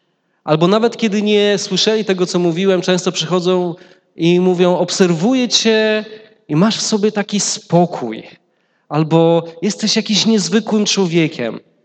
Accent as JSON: {"language": "Polish", "town": "Koło", "region": "Greater Poland Voivodeship", "country": "Poland", "said": "Jestem z Koła, jestem pastorem Kościoła Bożego w Chrystusie w Kole. Koło to jest nieduże miasto między Warszawą a Poznaniem, tak w połowie drogi w centralnej Polsce."}